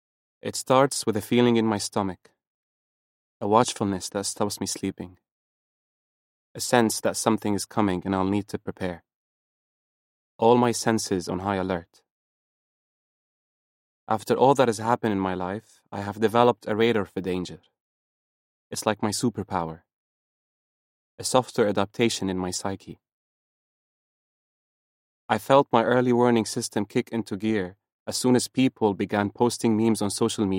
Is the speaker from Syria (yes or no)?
yes; Syria; before, in my home country of Syria, when things were changing quickly, falling apart.